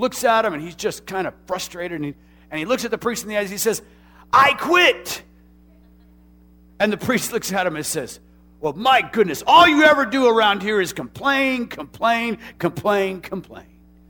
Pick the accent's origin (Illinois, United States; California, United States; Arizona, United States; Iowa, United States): Arizona, United States; And no matter where you are, I grew up in Arizona. It's okay. It's hot in the summertime in Arizona, 110 degrees.